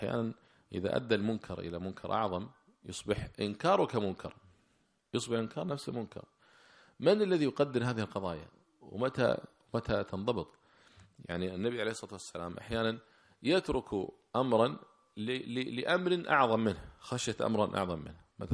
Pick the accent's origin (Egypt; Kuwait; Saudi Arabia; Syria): Kuwait; يعني مثلا عندنا في الكويت